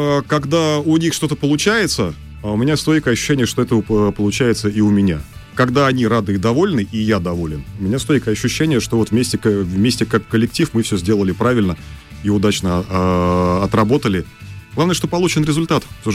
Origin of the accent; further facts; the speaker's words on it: Moscow, Russia; но я москвич, вообще-то, и в силу этого с там, детских лет